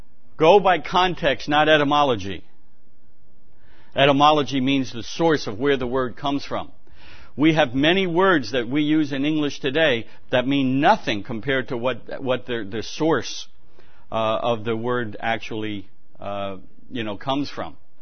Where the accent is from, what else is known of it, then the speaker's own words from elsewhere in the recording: New York, United States; Being a New Yorker, I speak from a New York perspective, and I use analogies that New Yorkers can appreciate.